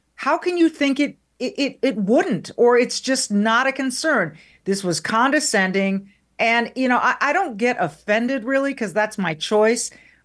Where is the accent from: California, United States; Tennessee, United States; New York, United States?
California, United States; moved away; It's my home state. I'll never move back, but I do have relatives there. My family is still there.